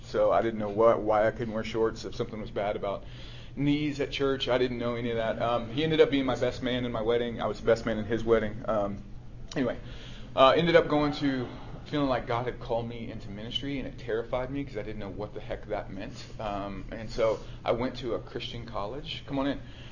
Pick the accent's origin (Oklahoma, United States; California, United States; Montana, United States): Oklahoma, United States; Owosso; But I grew up in Owosso, Oklahoma, the thriving mecca of Owosso, Oklahoma, suburb of Tulsa.